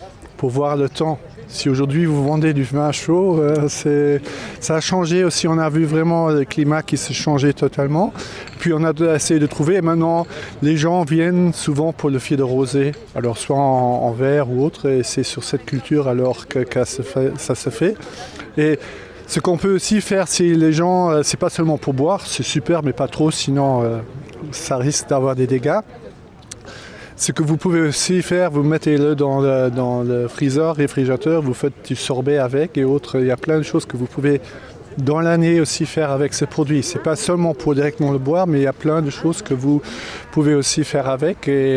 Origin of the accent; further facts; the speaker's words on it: Luxembourg City, Luxembourg; moved away; Alors le vin pour moi, je viens de Luxembourgville initialement.